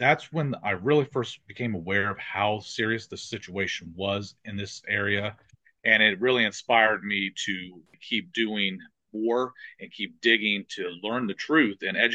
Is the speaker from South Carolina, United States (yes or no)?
no; Chillicothe, Ohio, United States; Well, I was born and raised here in Southern Ohio, and about 5 years ago, kind of looking for a little different direction.